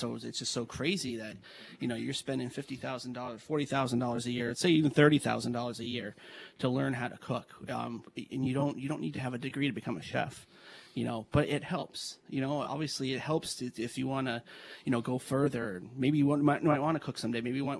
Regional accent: Massachusetts, United States; When I grew up in Western Western Mass, we had a vocational school.

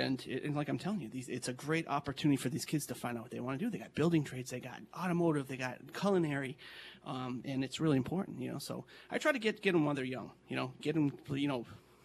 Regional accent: Massachusetts, United States; like I grew up in Western Mass. A lot of people went to UMass

